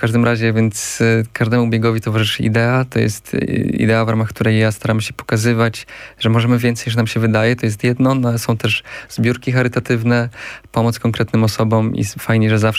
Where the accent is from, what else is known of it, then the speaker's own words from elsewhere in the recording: Silesian Voivodeship, Poland; Ja pochodzę z małego miasteczka na Śląsku